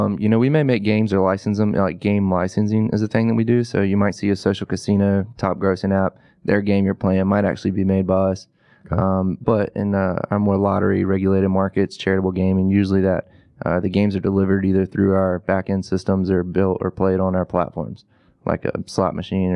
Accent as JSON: {"language": "English", "town": "Greenville", "region": "North Carolina", "country": "United States", "tie": "born or raised there", "said": "I grew up in Greenville, so can give you a good answer about that."}